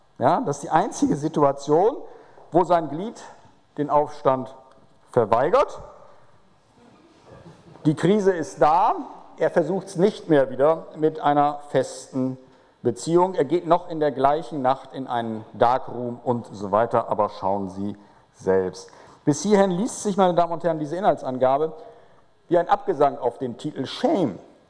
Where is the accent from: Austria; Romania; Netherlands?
Netherlands; ich bin Holländer